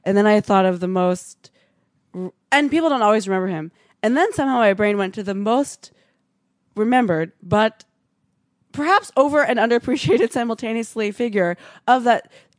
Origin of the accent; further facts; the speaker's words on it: Japan; also born or lived in Singapore; I grew up mostly in. Sorry, Japan.